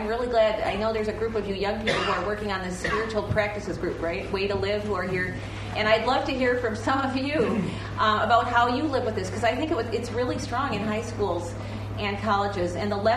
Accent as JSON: {"language": "English", "town": "Northfield", "region": "Minnesota", "country": "United States", "tie": "born or raised there", "said": "And I went to college in my hometown in Northfield, Minnesota."}